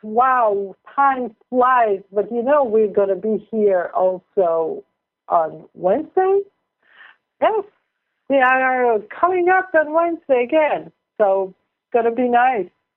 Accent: Israel; English is a second language; My parents came from Libya, but I was growing up in Israel, so I didn't know nothing. For me, it was Israel, and I lived in a German neighborhood

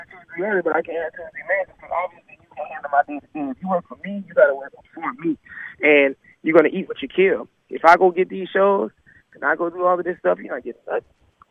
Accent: Louisiana, United States; I come from Louisiana where I've never had a financial investor.

